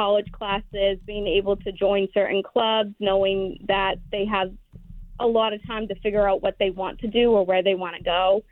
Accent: Old Town, Maine, United States; Luckily, I grew up in the Old Town area

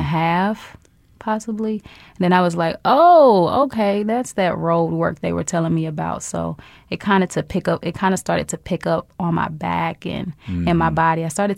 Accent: St. Louis, Missouri, United States; Yeah, you know, I'm from St. Louis, so, you know, I'm from that hard knock life.

